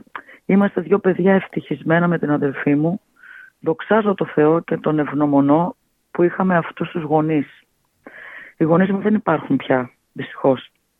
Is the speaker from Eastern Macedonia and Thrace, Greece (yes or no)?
no; Athens, Attica, Greece; born there; Παρόλο που γεννήθηκα στην Αθήνα και έχω πάει πολύ λίγες φορές στην Κεφαλονιά.